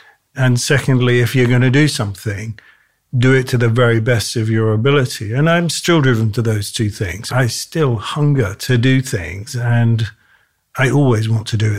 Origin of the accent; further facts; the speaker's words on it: Cambridge, East of England, United Kingdom; So I grew up in Cambridge, in the UK.